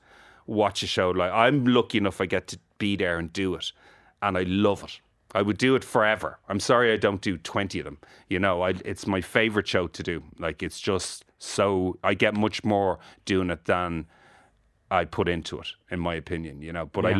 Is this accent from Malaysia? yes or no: no; Ireland; Like, I'm Irish. I've mates and they make jokes to me all the time.